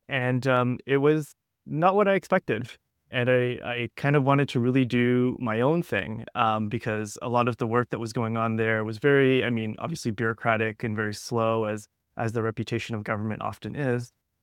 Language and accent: English; Scarborough, Ontario, Canada; And I grew up in Scarborough, so I kind of was aware of the story, right?